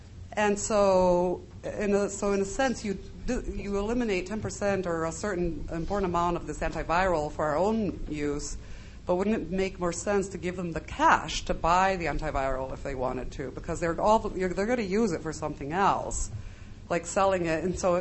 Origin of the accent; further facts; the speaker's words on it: Bolivia; And I grew up in Bolivia for 11 years